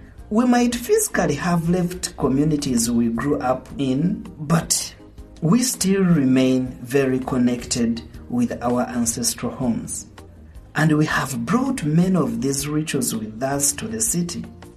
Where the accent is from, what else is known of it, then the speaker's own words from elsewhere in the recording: Western Region, Uganda; This is about tribal rituals in my country. I'm from the Banyankole tribe, which makes me a Munyankole.